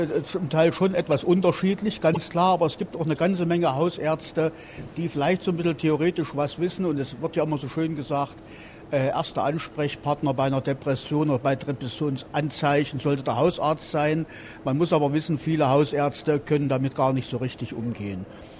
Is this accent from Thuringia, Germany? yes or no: yes; Thuringia, Germany; Also wie gesagt, ich komme aus dem Landkreis Saalfeld-Rudolstadt.